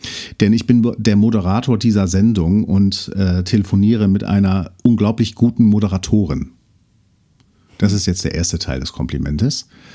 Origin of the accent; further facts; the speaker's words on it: Hamburg, Germany; moved away as an adult; now in Wetzlar, Germany; Ich bin ja gebürtiger Hamburger und habe Hamburg mit knapp 24 Jahren verlassen